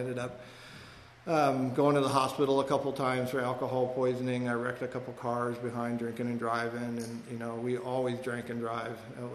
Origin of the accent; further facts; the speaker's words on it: Agoura, California, United States; Westlake Village where I grew up. I grew up in Agora, out in the Thousand Oaks area